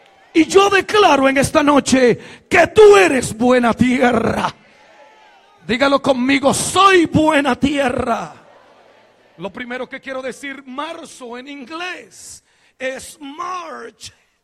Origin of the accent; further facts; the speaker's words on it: Costa Rica; born there; Nací en Costa Rica, pero me siento borincano.